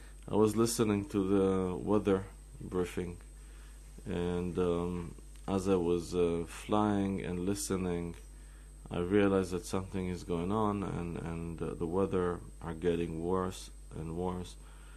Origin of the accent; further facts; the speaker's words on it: Israel; I told him that I'm from Israel, and then he started to ask me personal questions. Does it mean that you're a Jew? And I told him, it doesn't really mean that I'm a Jew, but I am a Jew.